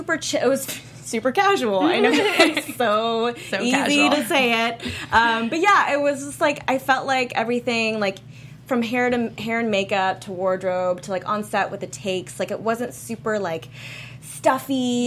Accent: Nashville, Tennessee, United States; also born or lived in Atlanta; and I'm actually from Nashville, went to Auburn, and so a lot of my friends lived in Atlanta. So I spent the last 2 years in Atlanta, Georgia

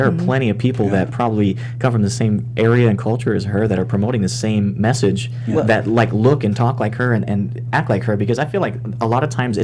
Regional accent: Mississippi, United States; I mean, in the South, I was born and raised in Mississippi.

